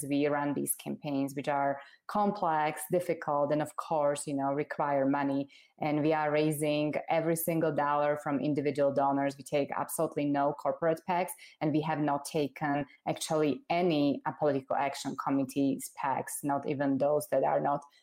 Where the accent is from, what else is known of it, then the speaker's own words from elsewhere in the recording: Slovakia; I grew up in Slovakia. Everybody can tell that I'm an immigrant. I was 12 years old in 1989